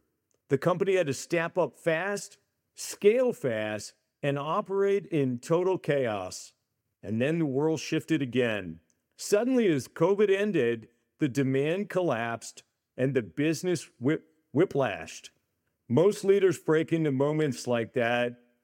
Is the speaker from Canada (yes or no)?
yes; Canada; I grew up in Canada